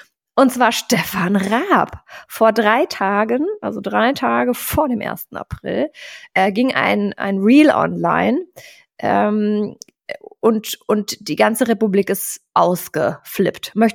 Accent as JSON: {"language": "German", "town": "Cologne", "region": "North Rhine-Westphalia", "country": "Germany", "accent": "Cologne dialect", "said": "unser Kölner Dialekt würde manchmal etwas zu sehr durchschlagen."}